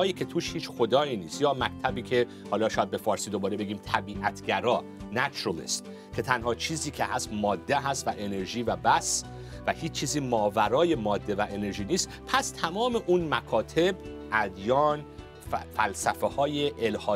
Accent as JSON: {"language": "Persian", "country": "Iran", "tie": "born or raised there", "said": "من خودم توی خانواده بزرگ شدم، خانواده دراویش در ایران"}